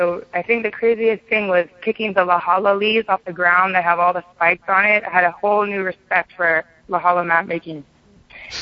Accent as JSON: {"language": "English", "region": "Hawaii", "country": "United States", "accent": "Hawaiian", "said": "I didn't lose my Hawaiian accent."}